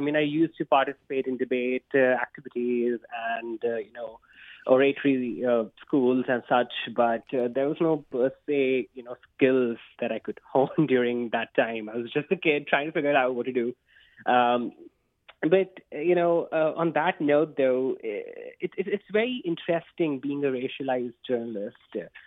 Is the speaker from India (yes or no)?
yes; India; growing up in India, I always found writing as a form of great expression for me.